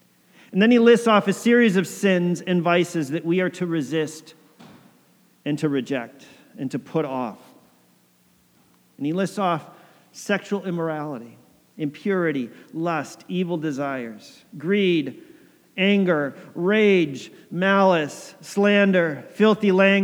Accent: Connecticut, United States; the pastor of the church that I grew up in Connecticut

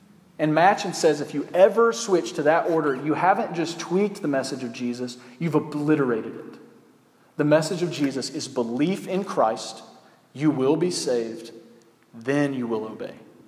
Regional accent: Southern United States, United States; I grew up in the South. That was a thing.

